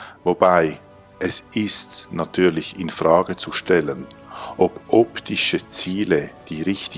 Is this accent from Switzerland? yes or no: yes; Switzerland; Ich bin Schweizer.